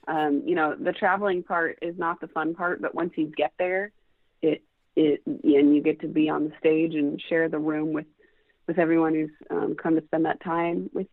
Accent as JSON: {"language": "English", "town": "Seattle", "region": "Washington", "country": "United States", "tie": "born or raised there", "said": "I was in a dressing room in my hometown of Seattle"}